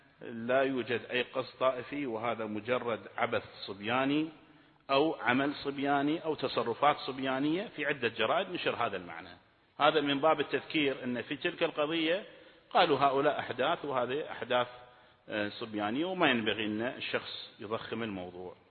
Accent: Kuwait; الدستور الموجود هو اللي يحدد أن أنا كويتي، على أساس صرت كويتي

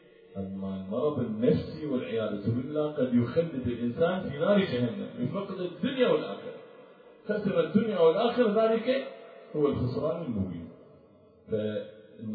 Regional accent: Iraq; يعني تتلاعب مثلا عندنا في العراق تتذكرون

